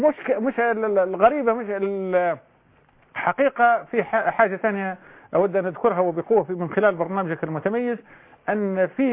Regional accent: Libya; للأسف الشديد أن الآن في أشياء كثيرة إحنا كليبيين نستغرب

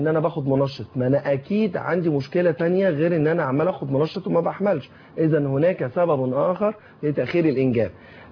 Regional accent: Egypt; نسبه الانيميا عندنا في مصر اوفر 90%، فوق 90%، يعني معدل السيدات في مصر اللي عندهم انيميا اكتر من 90%

